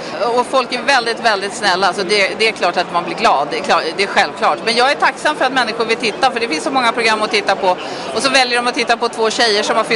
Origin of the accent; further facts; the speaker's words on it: Stockholm, Stockholm County, Sweden; Jag är född och uppvuxen på Söder i Stockholm.